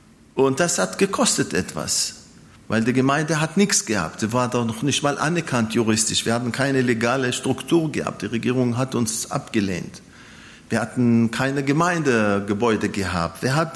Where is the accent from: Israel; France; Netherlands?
Israel; now in Germany; Ich komme zwar aus Israel, aber in Deutschland versuche ich, deutsch zu sein.